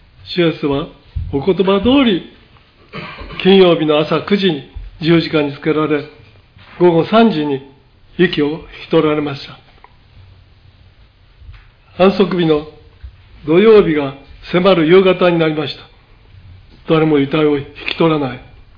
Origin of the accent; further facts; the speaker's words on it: Tokyo, Japan; born there; 私は1932年5月4日3人男兄弟の次男として東京で生まれました。